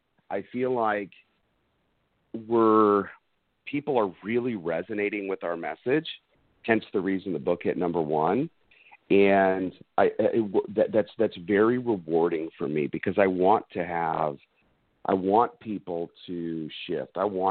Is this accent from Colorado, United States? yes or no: no; Arizona, United States; That was my West Coast coming out. You could tell I'm from Arizona.